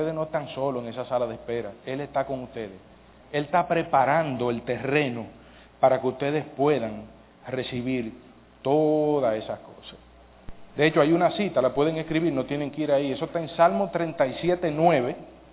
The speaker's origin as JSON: {"language": "Spanish", "country": "Dominican Republic", "said": "Yo siendo dominicano."}